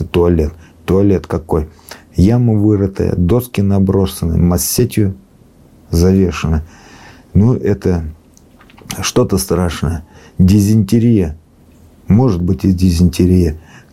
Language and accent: Russian; Moscow, Russia; молдаване, с Украины ребята, и мы москвичи.